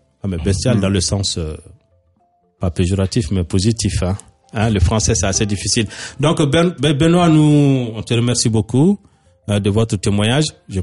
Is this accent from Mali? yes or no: yes; Bamako, Mali; born there; Moi, je suis né à Bamako.